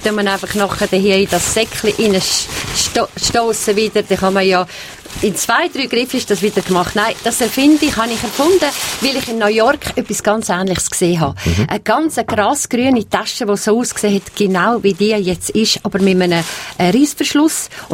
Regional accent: Uri, Switzerland; Aber ich bin aufgewachsen in den Bergen, also im Kanton Uri, am Arnisee oben.

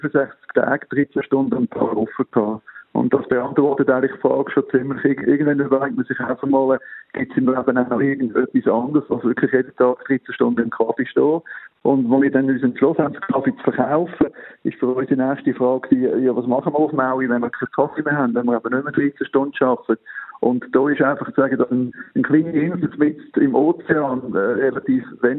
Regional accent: Switzerland; als Schweizer

